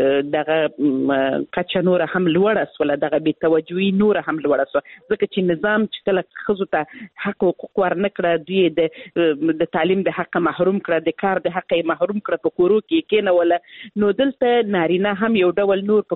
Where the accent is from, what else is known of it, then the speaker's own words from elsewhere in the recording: Helmand, Afghanistan; زه خپل د هلمند ولایت څخه یم